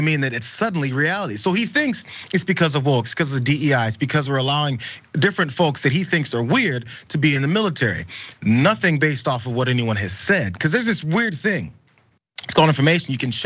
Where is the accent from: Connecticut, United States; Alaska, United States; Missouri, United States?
Missouri, United States; St. Louis; When I grew up in St. Louis, that a few did it that for that very reason.